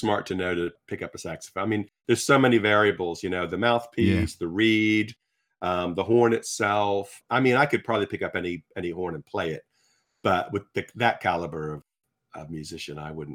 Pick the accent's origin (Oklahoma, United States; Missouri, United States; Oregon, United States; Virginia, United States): Virginia, United States; where I grew up in Richmond was actually a suburb of Richmond, about 30 miles outside the city, sort of very country-ish.